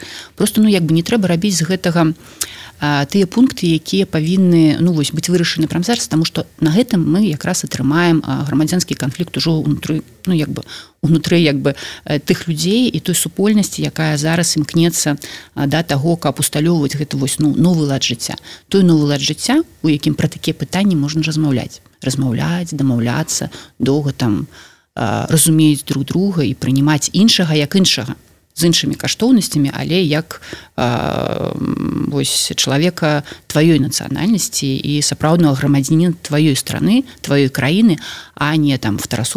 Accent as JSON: {"language": "Russian", "country": "Belarus", "said": "мы, белорусы"}